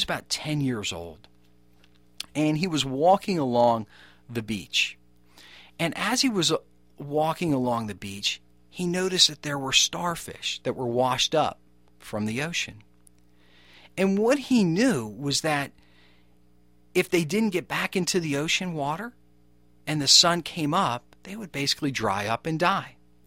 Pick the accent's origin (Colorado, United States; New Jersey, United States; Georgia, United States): New Jersey, United States; Edison; I grew up in Edison, New Jersey, graduated high school from Edison High School, and I wrestled there.